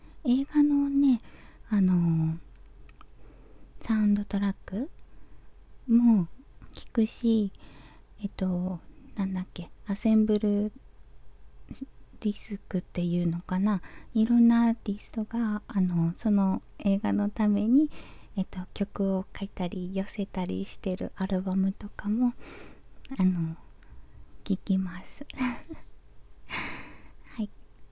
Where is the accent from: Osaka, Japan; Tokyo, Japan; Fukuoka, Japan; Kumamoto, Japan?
Fukuoka, Japan; 出身地は、福岡の博多でして、バリバリの博多っ子でございます。